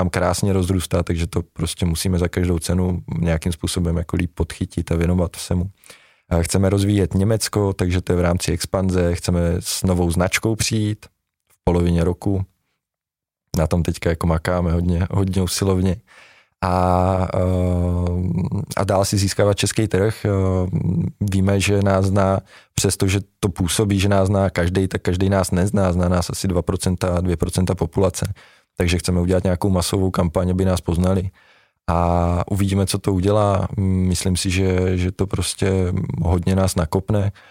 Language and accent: Czech; Třebíč, Vysočina Region, Czechia; ale není jako podporu poskytujeme my jako Češi z Třebíče